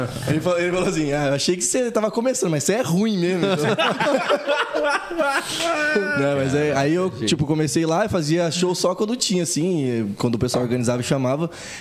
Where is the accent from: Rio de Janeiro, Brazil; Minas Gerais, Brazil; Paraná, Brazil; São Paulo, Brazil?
São Paulo, Brazil; Presidente Prudente; Sou de Presidente Prudente, lá do interior, né?